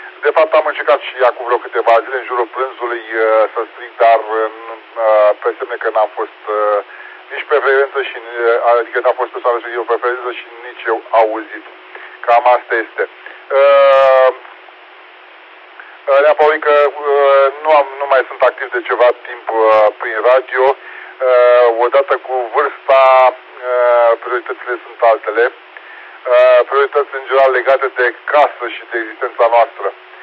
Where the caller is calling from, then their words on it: Olt County, Romania; sunt la mine, la țara Cina, apropiere de Slatina. Circa 10 km, dar chiar 10 km sunt de la Slatina când mergi către Craiova